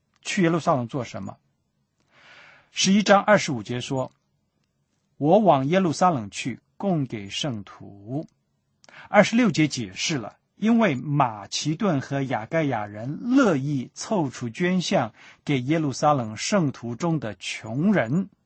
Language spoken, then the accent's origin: Chinese; China; 公里跟我们华里不一样，我们中国人讲的几里路不一样